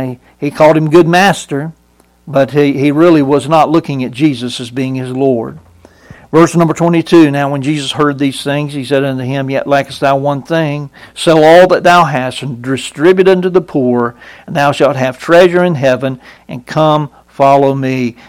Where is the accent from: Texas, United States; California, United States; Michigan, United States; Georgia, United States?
Georgia, United States; Brunswick; I went swimming periodically on Jekyll Island, right there off the coast of my hometown in Brunswick